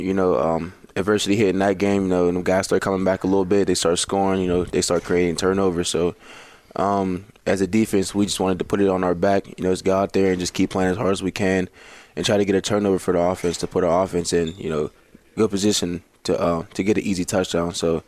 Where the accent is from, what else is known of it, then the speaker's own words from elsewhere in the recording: Pennsylvania, United States; it just feels good to go back to Penn State and play, you know, in my home state.